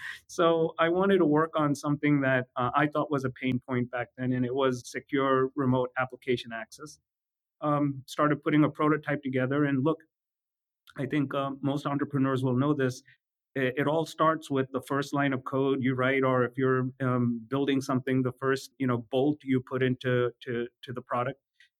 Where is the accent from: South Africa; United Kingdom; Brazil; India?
India; now in California, United States; Growing up in India, I had a motorcycle.